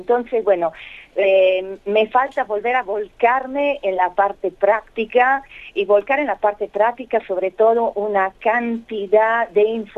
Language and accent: Spanish; Milan, Lombardy, Italy; born there; Spanish is a second language; Sí, Hugo, yo soy italiana. Bueno, nací en Milano